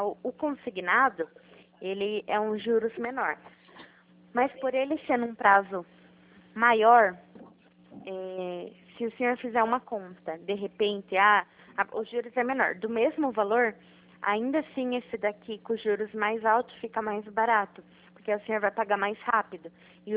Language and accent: Portuguese; Itapetininga, São Paulo, Brazil; Eu sou aqui do interior de São Paulo.